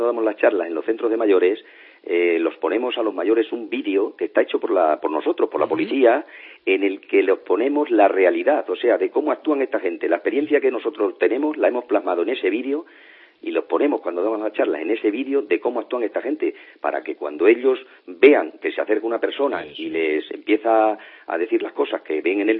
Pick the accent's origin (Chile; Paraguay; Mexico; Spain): Spain; Extremadura; como se suele decir en mi tierra, que yo soy extremeño, nadie da duros a peseta.